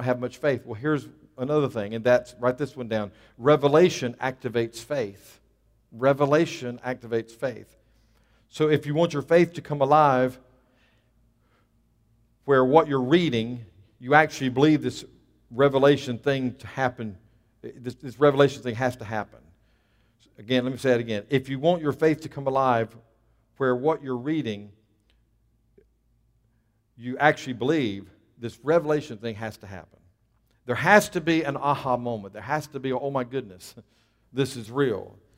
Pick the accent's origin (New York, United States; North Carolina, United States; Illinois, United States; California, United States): North Carolina, United States; You know, we're from North Carolina.